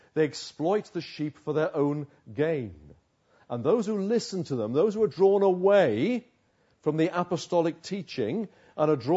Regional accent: Uxbridge, London, United Kingdom; I grew up in Uxbridge, the end of the Metropolitan Piccadilly line, going backwards and forwards, all the fun of that.

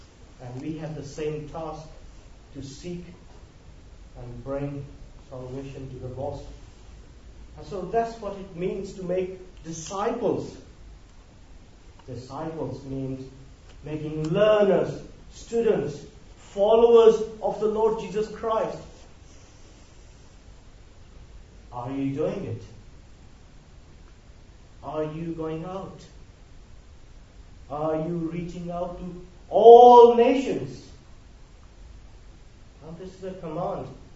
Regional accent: Pakistan; I'm from Pakistan, came to know the Lord in 1996

